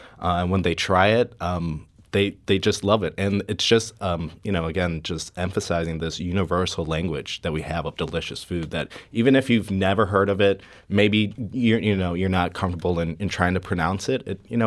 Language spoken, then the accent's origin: English; St. Louis, Missouri, United States; That's just a really great feeling to have as a St. Louisan, that, you know, I want to show off my hometown and show all these great places off.